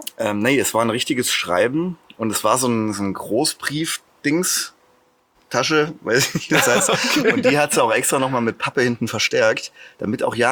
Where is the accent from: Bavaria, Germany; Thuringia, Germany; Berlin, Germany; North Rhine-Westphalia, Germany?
Thuringia, Germany; Stützerbach; Da kommen wir aus Stützerbach, so 2000 Menschen haben da mal früh gewohnt. Heute sind es vielleicht noch 200.